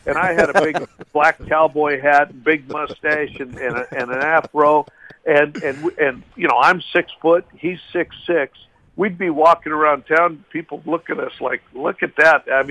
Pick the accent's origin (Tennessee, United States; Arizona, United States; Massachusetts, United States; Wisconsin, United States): Tennessee, United States; Nashville; we're from Nash Vegas and we're just going to Las Vegas